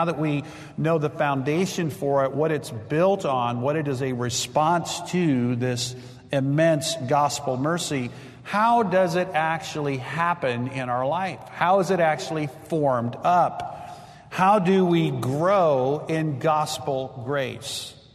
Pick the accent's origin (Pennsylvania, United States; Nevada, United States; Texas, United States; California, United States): Texas, United States; moved away; also born or lived in Greenville / Wisconsin / Minnesota; I grew up in South Texas.